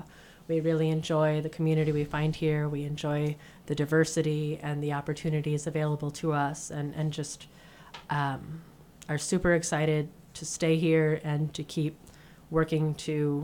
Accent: Wisconsin, United States; I grew up in Wisconsin, so I grew up in a rural area, a very small community north of Milwaukee.

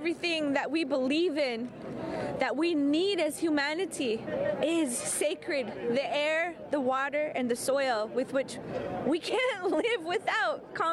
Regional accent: North Dakota, United States; I'm from North Dakota, right in the heart of the Bakken Shale oil formation

